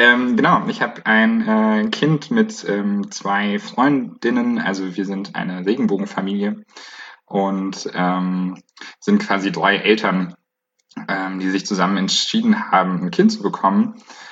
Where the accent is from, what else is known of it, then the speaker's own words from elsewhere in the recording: Bayreuth, Bavaria, Germany; now in Leipzig, Germany; Ich komme ursprünglich aus Bayreuth, wohne aber gerade in Leipzig